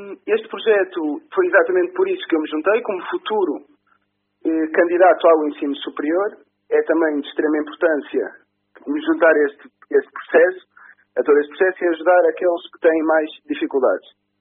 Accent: Porto, Portugal; born there; now in São João de Ver, Portugal; Eu nasci em São João de Verde, nasci no Porto, aliás, neste momento vivo em São João de Verde

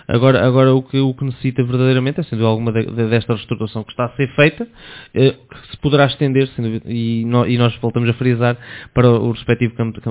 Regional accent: Nariz, Centro, Portugal; Eu neste momento, sou natural de Nariz, mas agora já estou a viver na cidade, vivo junto à periferia

